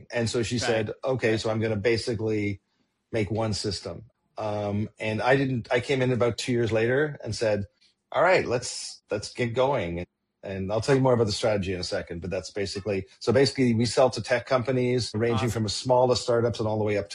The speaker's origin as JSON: {"language": "English", "country": "Canada", "said": "I'm a Canadian. I actually live in Toronto."}